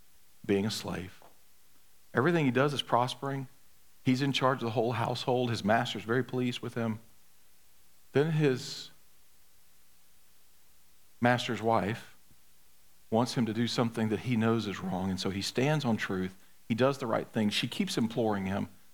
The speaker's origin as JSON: {"language": "English", "region": "Mississippi", "country": "United States", "said": "How are folks back in Mississippi? Because I'm from Mississippi"}